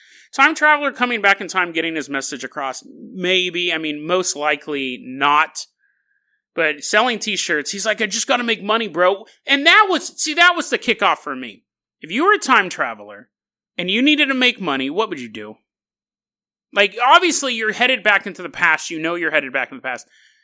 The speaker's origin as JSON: {"language": "English", "region": "California", "country": "United States", "tie": "born or raised there", "said": "I grew up down there in Riverside County."}